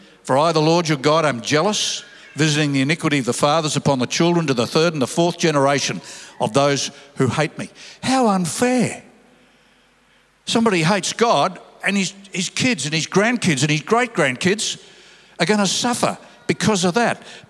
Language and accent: English; Sydney, New South Wales, Australia; I was brought up in Sydney